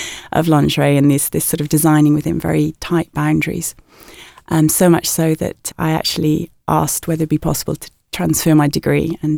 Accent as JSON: {"language": "English", "region": "Wales", "country": "United Kingdom", "tie": "born or raised there", "said": "When I was growing up in Wales, I lived very near a beautiful mountain called Skerrid Hill."}